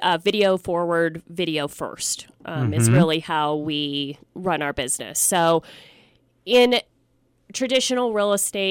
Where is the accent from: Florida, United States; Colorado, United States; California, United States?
Colorado, United States; Durango; I was born and raised. There's not very many of us.